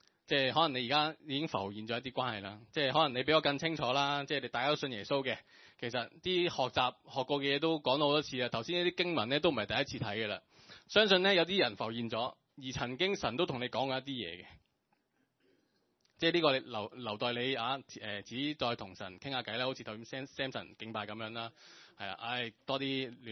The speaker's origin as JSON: {"language": "Cantonese", "country": "China", "said": "我哋中國人啦，中國人啦"}